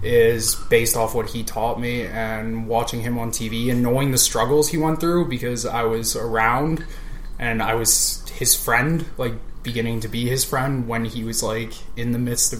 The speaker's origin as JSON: {"language": "English", "town": "Calgary", "region": "Alberta", "country": "Canada", "tie": "born or raised there", "lives_now": "Edmonton, Canada", "said": "I was born in Calgary, Alberta, and that's where I grew up."}